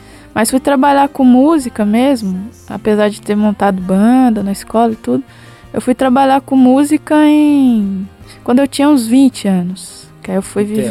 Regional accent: Paraopeba, Minas Gerais, Brazil; also born or lived in Caetanópolis; Eu morava em Paraopeba, nasci em Caetanópolis, que é terra de … também, e morava em Paraopeba.

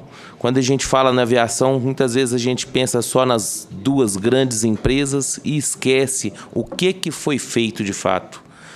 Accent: Minas Gerais, Brazil; eu sou lá de Minas, como eu disse anteriormente

